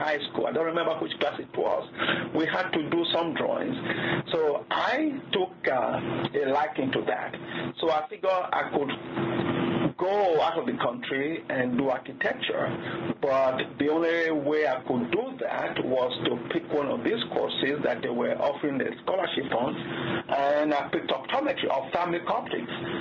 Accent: Nigeria; moved away as an adult; now in United States; I grew up in Nigeria till I was about 21. Then I came to the U.S. because I went to Bloomington, Indiana

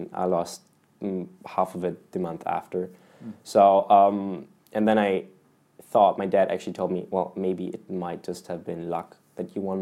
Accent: Germany; I'm from Germany.

